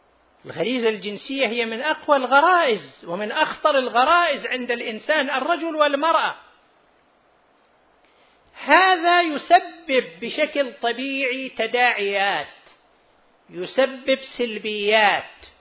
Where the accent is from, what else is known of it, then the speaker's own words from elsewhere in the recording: Saudi Arabia; بلد مثل بلدنا المملكة العربية السعودية